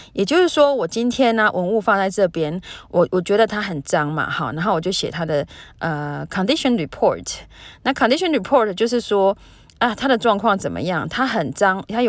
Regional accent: Taiwan; 尤其是就是远从台湾寄东西来，什么就是小吃啊，我家乡的东西什么，我都觉得很感动

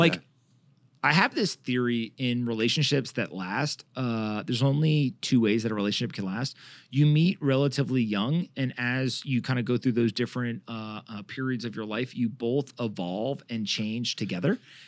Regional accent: North Carolina, United States; I grew up in North Carolina.

